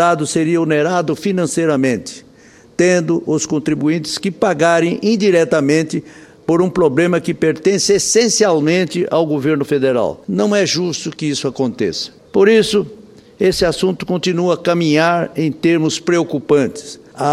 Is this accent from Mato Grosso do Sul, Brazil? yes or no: yes; Mato Grosso do Sul, Brazil; meus amigos lá do meu estado de Mato Grosso do Sul.